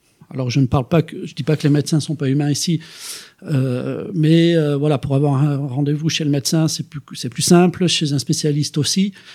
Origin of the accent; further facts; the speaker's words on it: Nouvelle-Aquitaine, France; now in Gien, France; je suis arrivé ici en octobre 2018 sur Gien. Je viens du Pays Basque.